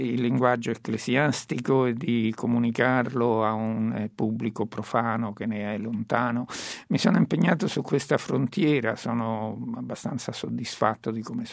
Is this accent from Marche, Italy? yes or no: yes; Marche, Italy; moved away as an adult; now in Rome, Italy; Vengo dalle Marche, sono venuto a Roma per l'università e poi ci sono restato.